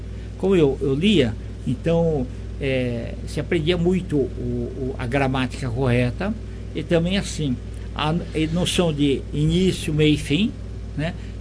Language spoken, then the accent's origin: Portuguese; Barrinha, São Paulo, Brazil; born there; eu nasci em Barrinha, quando era comarca de Sertãozinho ainda.